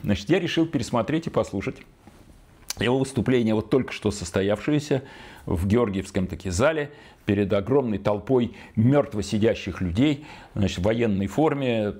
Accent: Saint Petersburg, Russia; в моем родном городе Санкт-Петербурге

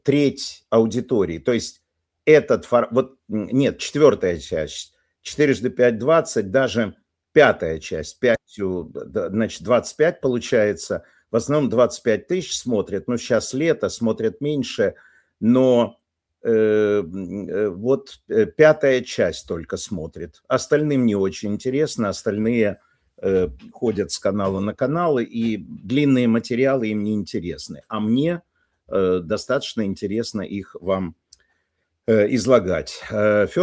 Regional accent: Ukraine; now in Germany; А я из Украины, которая выпускала Запорожец

